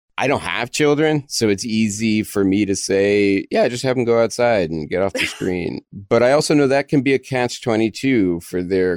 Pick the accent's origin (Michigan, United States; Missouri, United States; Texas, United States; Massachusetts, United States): Texas, United States; Dallas; because even where I grew up in Dallas, I had nobody around me